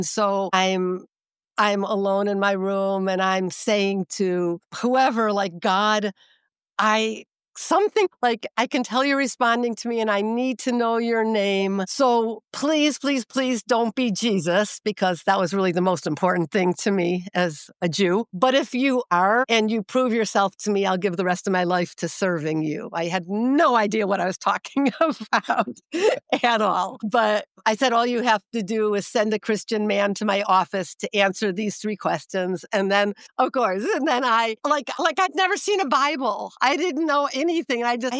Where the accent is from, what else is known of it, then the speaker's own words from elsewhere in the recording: Skokie, Illinois, United States; So I grew up in Skokie, which I think is the largest sanctuary city for Holocaust victims. So I grew up Jewish.